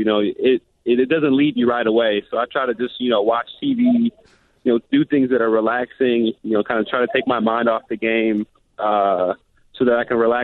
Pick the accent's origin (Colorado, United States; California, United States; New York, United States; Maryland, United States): California, United States; he grew up in the same – you know, area I grew up in the Bay Area. So I, you know, I grew up playing against him